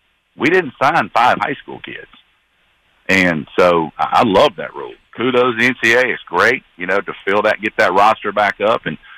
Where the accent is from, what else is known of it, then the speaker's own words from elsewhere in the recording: Rome, Georgia, United States; So I talked to an FCS school Monday night here in my hometown in Rome, Georgia, at practice.